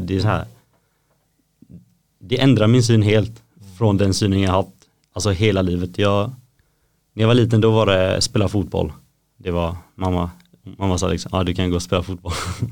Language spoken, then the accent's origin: Swedish; east coast, Sweden; Jag är inte från Göteborg. Jag är från östkusten.